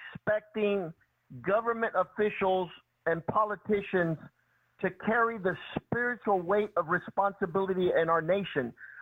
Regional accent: Cuba; I know that my home country, Cuba, where my parents are from, the electrical grid is out.

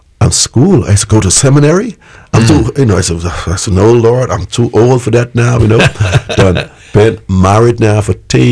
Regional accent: Nassau, New Providence, Bahamas; Nassau, Bahamas.

